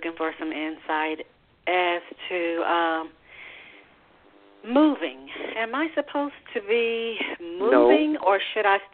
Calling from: Georgia, United States; Hi, I'm calling from Georgia.

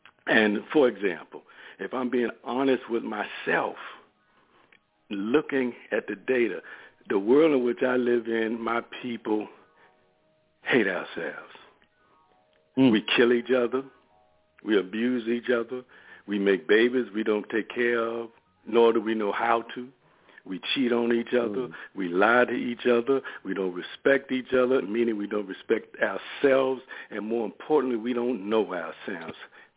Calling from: Richmond, United States; in Richmond.

